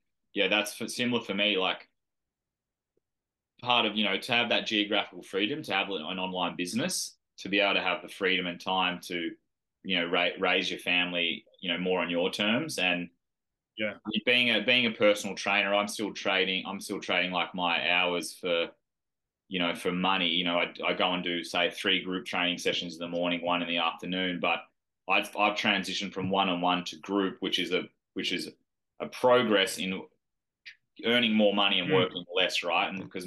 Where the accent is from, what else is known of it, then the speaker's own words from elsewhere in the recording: New South Wales, Australia; growing up in the Northern Rivers near Nimbin, you know, like that hippie mentality of kind of like greed and money is evil